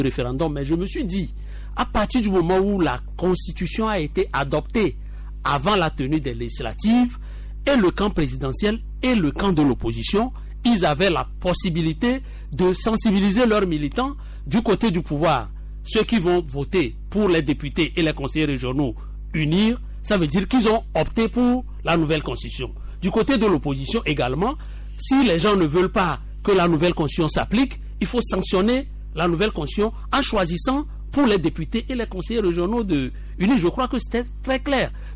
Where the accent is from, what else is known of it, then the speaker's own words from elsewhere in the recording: Centrale, Togo; chez nous dans le Tchaoudjo